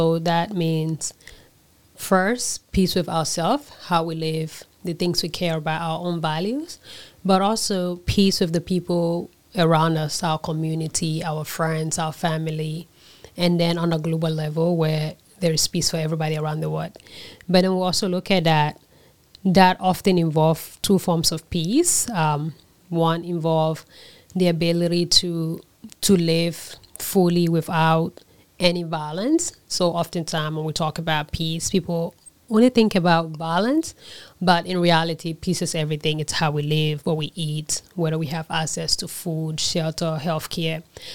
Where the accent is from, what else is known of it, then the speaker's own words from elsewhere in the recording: Liberia; moved away as an adult; now in Canada; I am from Liberia. I was born in the capital city in Liberia, and I was born during the Civil War.